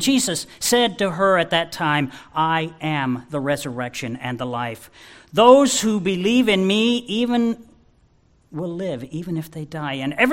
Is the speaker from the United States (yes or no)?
yes; Lincoln, Nebraska, United States; I grew up in Lincoln, Nebraska